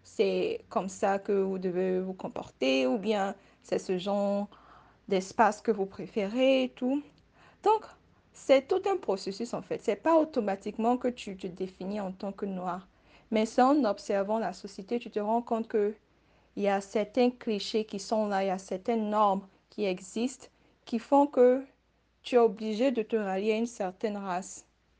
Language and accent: French; Côte d’Ivoire; Sur mon front, c'est pas écrit que je viens de Côte d'Ivoire.